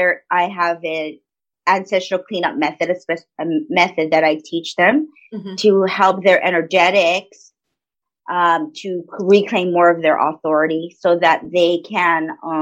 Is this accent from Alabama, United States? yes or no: no; Hawaii, United States; of course, and I am from the Big Island of Hawaii.